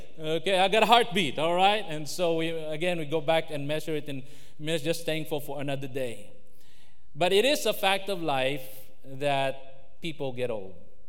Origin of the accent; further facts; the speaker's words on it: Philippines; I may tell you things we do as a Filipino